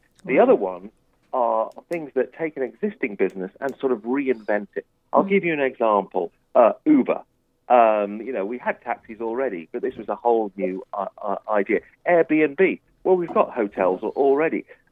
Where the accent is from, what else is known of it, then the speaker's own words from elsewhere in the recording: North West England, United Kingdom; now in United States; I am between Liverpool and Manchester.